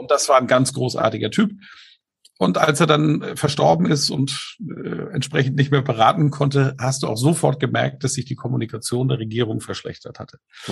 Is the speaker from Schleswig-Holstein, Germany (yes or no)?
yes; Schleswig-Holstein, Germany; now in Bamberg, Germany; Ich komme gerade aus dem Heimaturlaub. Ich war in Schleswig-Holstein mit tollem Wetter, mit der Family, war wirklich schön. Und bin auch durch mein altes Heimatdorf mal gefahren.